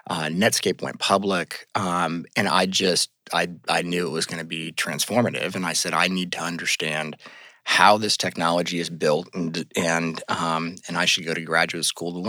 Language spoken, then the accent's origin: English; California, United States; I grew up in the Bay Area.